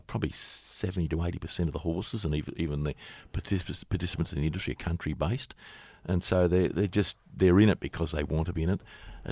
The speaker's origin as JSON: {"language": "English", "town": "Melbourne", "region": "Victoria", "country": "Australia", "said": "As an Australian and a Melbournean, there's nothing better anywhere in terms of a sporting event in Australia"}